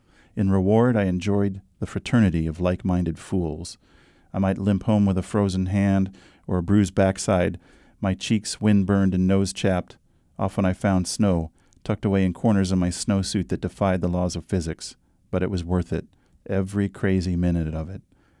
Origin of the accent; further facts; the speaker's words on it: Duluth, Minnesota, United States; Where I grew up in Duluth, as soon as it snowed, we all ran outside and grabbed our sleds, and we would go to a place called Grass Hill.